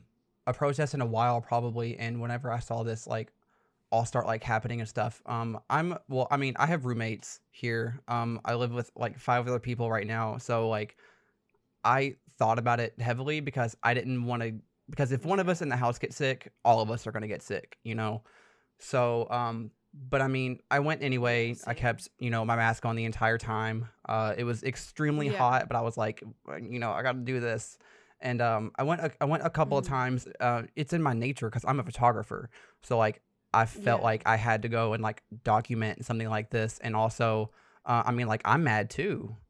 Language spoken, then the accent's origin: English; Louisville, Kentucky, United States; now in Los Angeles, United States; you are in Louisville, Kentucky, which is also my hometown, and I'm in Los Angeles now.